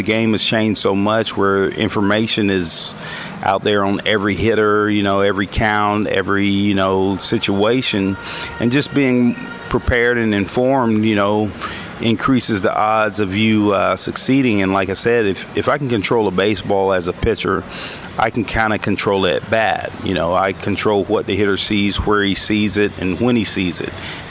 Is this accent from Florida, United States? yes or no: yes; Florida, United States; You know, I'm from Florida. Right before a hurricane hits, there's a calmness in the rain.